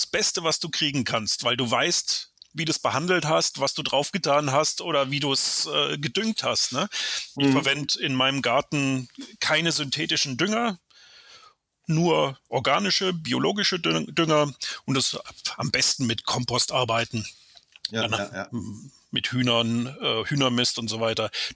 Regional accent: Lake Constance, Germany; Ich bin Journalist, komme ursprünglich vom Bodensee.

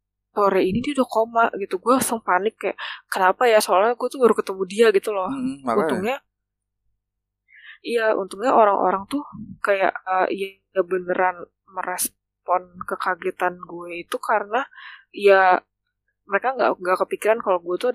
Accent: Jakarta metropolitan area, Indonesia; gue tidak sengaja berpakaian untuk menunjukkan bahwa gue tuh anak Jabodetabek gitu

